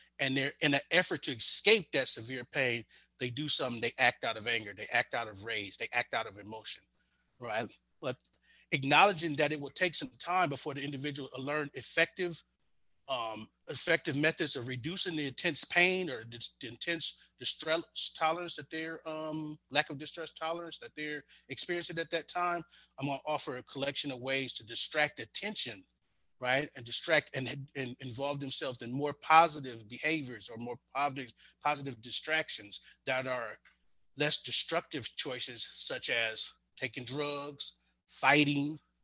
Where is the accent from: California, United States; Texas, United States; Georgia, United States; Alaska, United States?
California, United States; Pasadena; I knew the Bloods and the Crips growing up in Pasadena, but wasn't a Blood or a Crip.